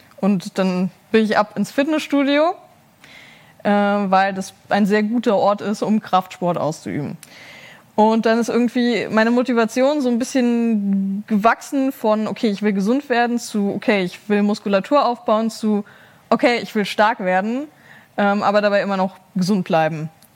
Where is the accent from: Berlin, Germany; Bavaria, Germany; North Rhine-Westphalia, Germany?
Bavaria, Germany; Regensburg; Ich komme aus Regensburg, also gar nicht so weit weg.